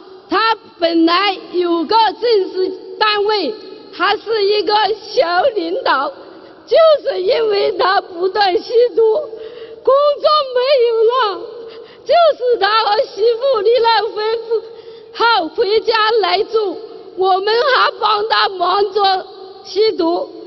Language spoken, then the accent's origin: Chinese; Jiangxi, China; 我是来自 江西南庄的弟子